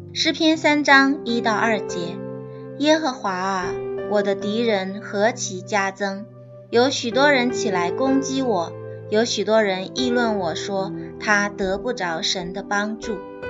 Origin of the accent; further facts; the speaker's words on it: China; 我们中国人在祷告的时候习惯默默祷告